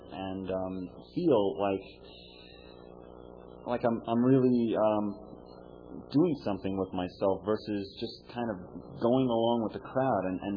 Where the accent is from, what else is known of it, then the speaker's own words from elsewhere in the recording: New York, United States; I'm from New York.